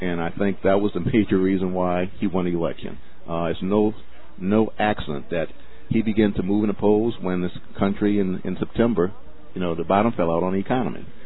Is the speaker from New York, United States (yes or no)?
no; New Orleans, Louisiana, United States; also born or lived in Washington, D.C.; I'm born and raised in New Orleans, spent some time in the military, some time in Washington, D.C. for a while, but spent most of my life in New Orleans